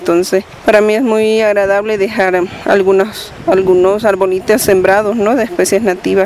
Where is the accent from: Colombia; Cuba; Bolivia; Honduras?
Bolivia; Chaco; vengo desde Bolivia, desde el Chaco boliviano